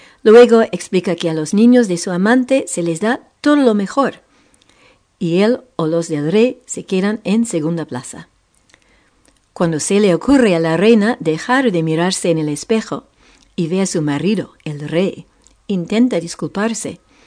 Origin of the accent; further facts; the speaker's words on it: Montreal, Quebec, Canada; en las afueras de mi ciudad natal, Montreal, Canadá.